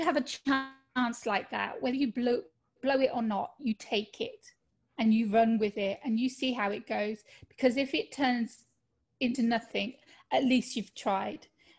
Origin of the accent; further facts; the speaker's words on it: Midlands, United Kingdom; My mum was half Irish. My father was Canadian. but I was totally British. Not from London, mind you, from Midlands in the UK. So that's where my accent comes from.